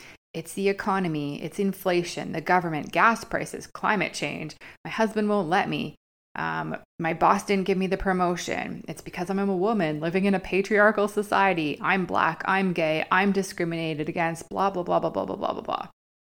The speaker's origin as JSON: {"language": "English", "country": "Canada", "said": "I'm Canadian."}